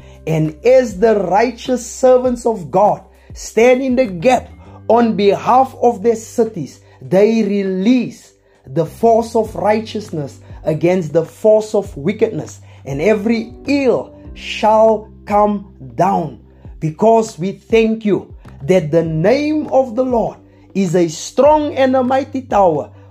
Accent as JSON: {"language": "English", "town": "Roodepoort", "region": "Gauteng", "country": "South Africa", "said": "from Roodepoort."}